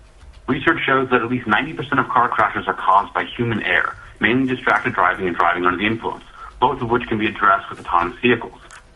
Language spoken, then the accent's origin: English; California, United States; I'm from California.